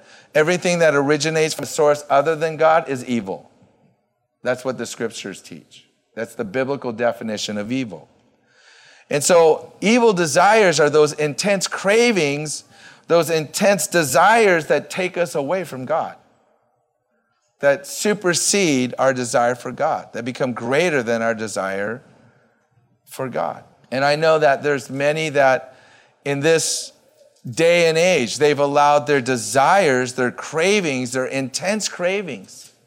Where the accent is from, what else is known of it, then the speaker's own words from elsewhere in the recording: United States; Because I think I'm an American, I'm a capitalist, I'm an opportunist.